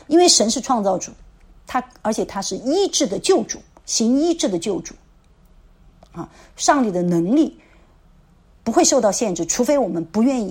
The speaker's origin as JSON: {"language": "Chinese", "country": "China", "said": "按照我们中国人的说法大妈二妈"}